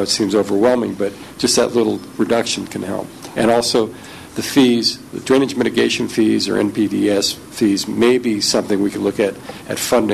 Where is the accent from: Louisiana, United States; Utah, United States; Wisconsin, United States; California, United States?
California, United States; Martinez; when I was a kid growing up in Martinez, when we had floods, which we had a lot more of, the water was clear when it ran in the streets and ran out of the creek.